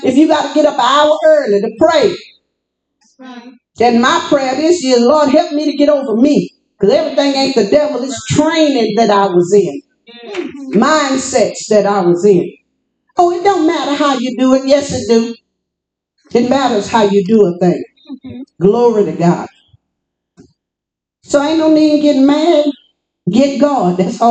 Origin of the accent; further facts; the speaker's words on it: Louisiana, United States; I come from Louisiana. People, everybody wants you to act the same like they do.